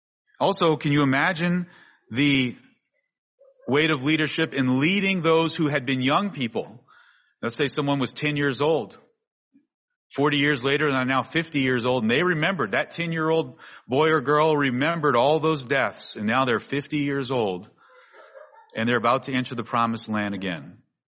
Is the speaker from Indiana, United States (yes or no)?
no; New Orleans, Louisiana, United States; At that time, I was growing up in New Orleans, Louisiana.